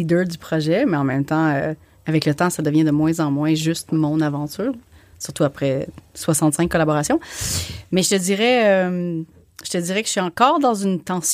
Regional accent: Quebec, Canada; si j'avais été chez moi, au Québec, j'aurais eu une réponse peut-être différente.

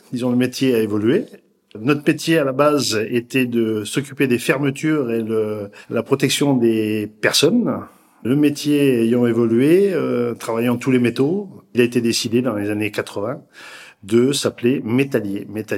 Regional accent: Centre-Val de Loire, France; dans ma région natale, qui est le Loir-et-Cher, vers Blois.

